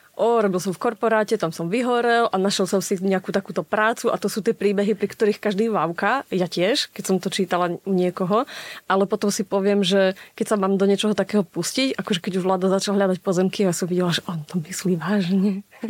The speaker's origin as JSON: {"language": "Slovak", "town": "Snina", "region": "Prešov Region", "country": "Slovakia", "tie": "born or raised there", "said": "potom sme mali ešte polia okolo Sniny, asi môžem povedať, že sme zo Sniny. A keď hovoríš, že si vyrastal na dedine, u nás to bolo podľa mňa veľmi podobné, lebo tak Snina nie je zase nejaké veľké mesto."}